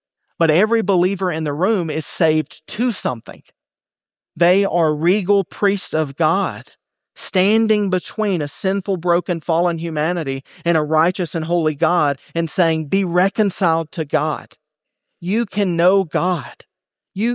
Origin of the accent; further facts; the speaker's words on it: Bible Belt, United States; I'm from the Bible Belt. You can probably tell it in my accent.